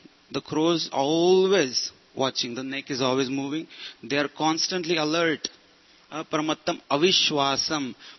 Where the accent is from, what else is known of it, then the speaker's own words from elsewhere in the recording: Maharashtra, India; So, also there was actually, I come from Maharashtra.